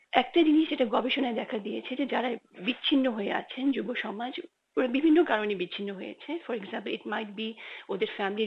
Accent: Bangladesh; কারণ আমি বাংলাদেশে বড় হয়েছি

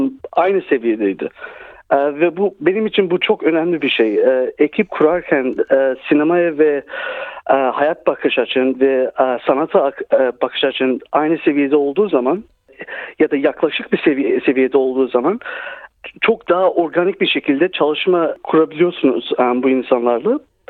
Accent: Melbourne, Victoria, Australia; Melbourne'in Northern Suburbs tarafında büyüdüm

